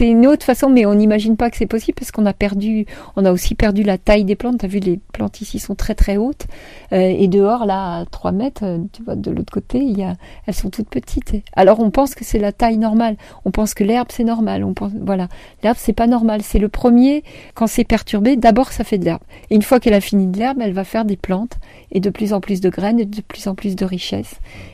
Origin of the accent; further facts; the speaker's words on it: Paris, Île-de-France, France; born there; Moi, je suis née à Paris, donc si j'ai fait tout ce que j'ai fait, fait en étant née à Paris, je pense que tout le monde peut le faire.